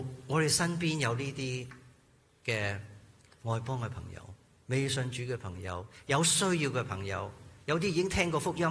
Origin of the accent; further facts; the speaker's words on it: Hong Kong; 仲多过我哋香港人，仲多过我哋中国人